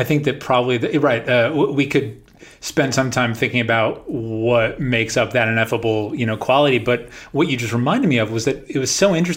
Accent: New York, United States; I grew up in New York and you would turn on 92.3

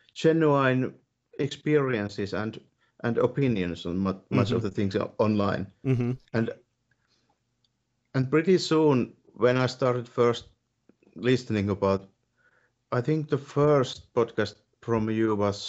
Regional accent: Finland; English is a second language; I'm from Finland

